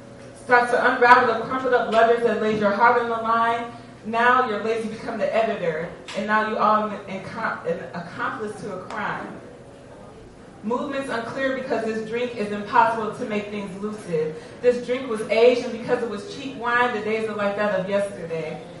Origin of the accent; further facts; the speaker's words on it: Minnesota, United States; So, I haven't performed for a while. I'm from Minnesota.